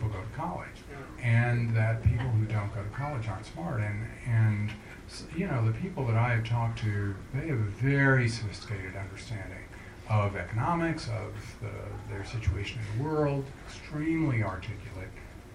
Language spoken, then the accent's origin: English; New Haven, Connecticut, United States; that is what brought the doctor to my hometown in New Haven.